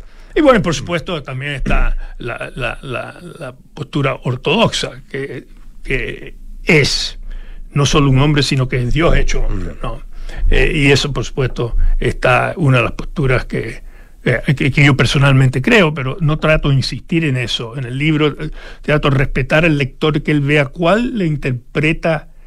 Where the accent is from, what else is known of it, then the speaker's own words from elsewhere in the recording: United States; born there; Sabe que yo soy norteamericano de nacimiento